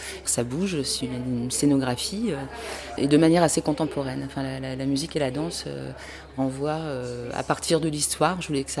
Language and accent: French; Fourmies, Hauts-de-France, France; born there; je suis née à Fourmies.